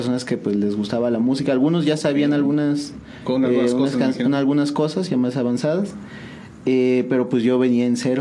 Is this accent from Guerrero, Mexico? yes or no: no; San Juan del Río, Querétaro, Mexico; ¿De dónde soy? 100% San Juan del Río.